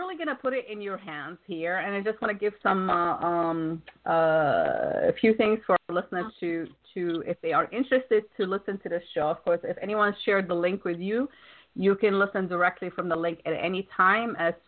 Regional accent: Wisconsin, United States; Wisconsin is actually my hometown originally. I went to school in Madison, Wisconsin, for my undergrad and for my grad

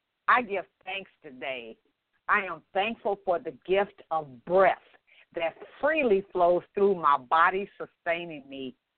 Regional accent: Los Angeles, California, United States; she's going to be sharing with us some of the programs that she has that's operating right there in my hometown, Los Angeles.

